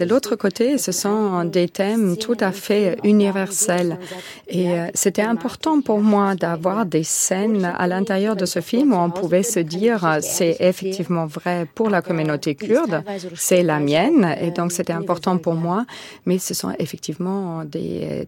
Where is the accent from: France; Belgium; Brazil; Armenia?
Armenia; Moi, je viens d'Arménie, mais je suis kurde et jéside.